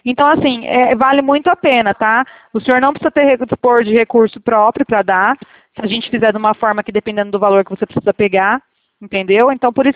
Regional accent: Bebedouro, São Paulo, Brazil; Sim, eu não sou aí do Rio. Eu sou aqui do estado de São Paulo, Bebedouro.

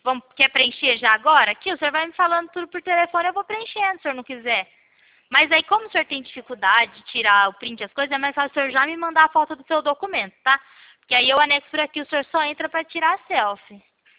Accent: Pirassununga, São Paulo, Brazil; Eu sou de Pirassununga.

